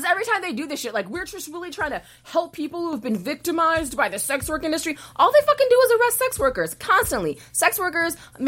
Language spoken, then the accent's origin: English; Chicago, Illinois, United States; born there; I was born in Humboldt Park